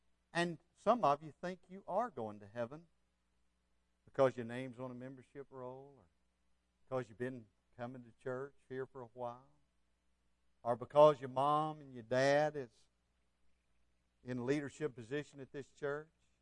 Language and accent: English; Sulphur Springs, Texas, United States; And I grew up in Sulphur Springs, Texas, where we're living now.